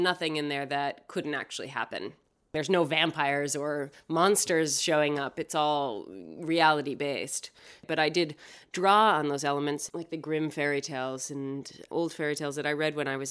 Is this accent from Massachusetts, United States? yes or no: yes; Salem, Massachusetts, United States; I grew up in Salem, Massachusetts, here in the United States, and it's sort of known for its witch trials and a lot of sort of ghoulish things that happen.